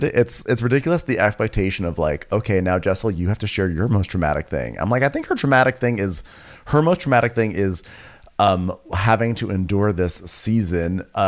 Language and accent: English; London, United Kingdom; born there; I was born in London. So there was immigration.